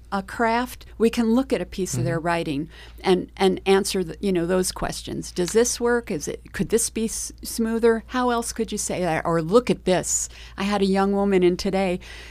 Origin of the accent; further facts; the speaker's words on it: Eastchester, New York, United States; I know. So Eastchester was my library, Eastchester, New York.